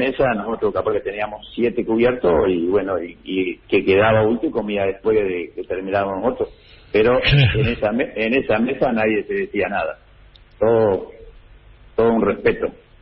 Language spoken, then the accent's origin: Spanish; Las Cuevas, Entre Ríos, Argentina; yo soy de Entre Ríos, Las Cuevas, departamento Diamante.